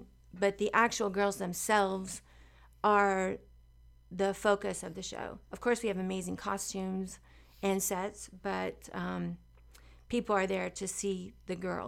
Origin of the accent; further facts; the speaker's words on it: Charleston, United States; now in Las Vegas, United States; Even when I was growing up in Charleston, I would see Las Vegas on award shows and think, you know, oh my gosh, I've got to go there one day. And so I just loved it when I got here.